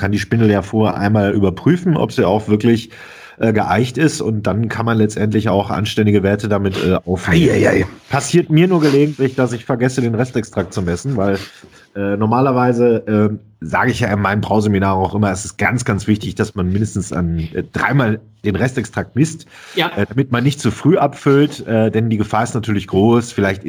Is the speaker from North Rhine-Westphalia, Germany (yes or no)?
yes; Dortmund, North Rhine-Westphalia, Germany; also born or lived in Bochum; Und als Hausmarke haben wir ja hier als Dortmunder